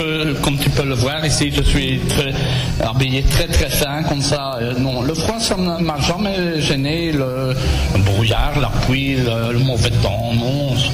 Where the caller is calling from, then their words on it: Belgium; je suis venu aujourd'hui spécialement de Belgique